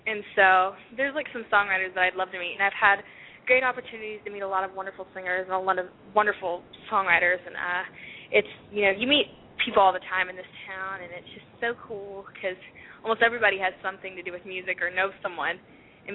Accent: Louisiana, United States; I'm from Louisiana, and so whenever Katrina hit, a dog was walking around by our yard

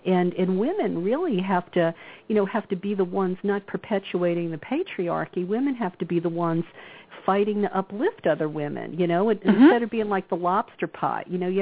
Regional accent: the South, United States; I mean, I come from the South, and I have a friend who I speak to now and again

